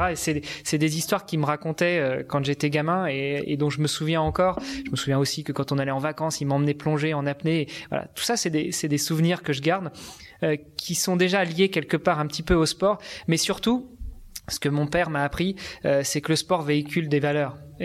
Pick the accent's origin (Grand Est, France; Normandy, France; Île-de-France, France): Normandy, France; Rouen; Moi j'ai grandi en Normandie, à Rouen. Mmh. J'ai un papa qui est sicilien, une maman qui est normande. Et puis à 20 ans, quand j'ai voulu découvrir un peu le monde, et avec celle qui allait devenir mon épouse, on s'est installé à Paris.